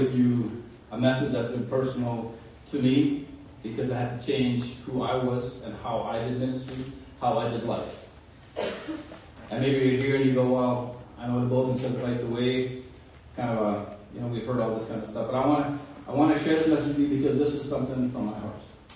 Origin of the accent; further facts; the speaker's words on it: Paraguay; I grew up in Paraguay. Anybody else who grew up in Paraguay?